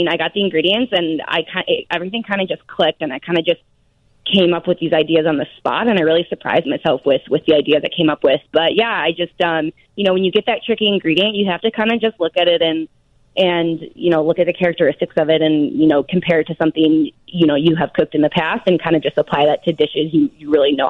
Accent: Hinsdale, Illinois, United States; I was actually born and raised out in Hinsdale, but I have, my sister actually lives in Arlington Heights

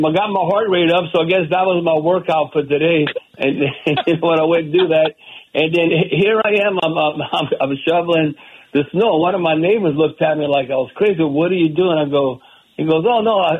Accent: Baie Lafourche, Louisiana, United States; I'm from Baie Lafourche, like Mike, 50 miles south of New Orleans.

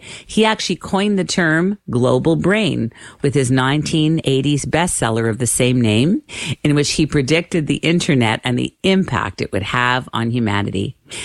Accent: Canada; I'm Canadian, so I love it. We're Canadian.

